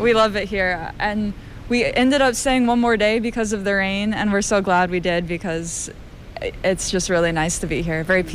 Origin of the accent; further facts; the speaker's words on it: United States; from America